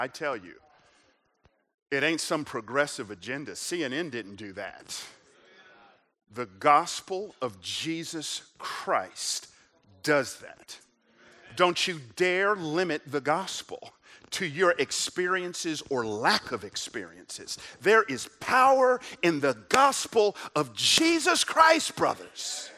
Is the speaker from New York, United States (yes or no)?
no; Memphis, Tennessee, United States; I grew up in Memphis, and in my 43 years, it's the first time I've ever been to a white person's home.